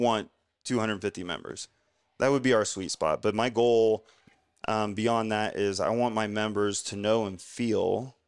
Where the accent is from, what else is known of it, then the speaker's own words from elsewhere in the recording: Salina, Ohio, United States; my hometown of 10,000 people, Salina, Ohio, CrossFit Crave, shout out, you know, and they're still killing it in like this farm town.